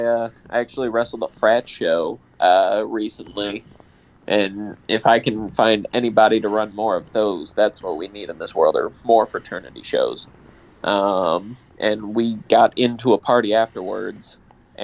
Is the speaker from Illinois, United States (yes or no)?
yes; Illinois, United States; So, originally, I grew up over in Illinois, toward the St. Louis side of things, hence my love for natural light.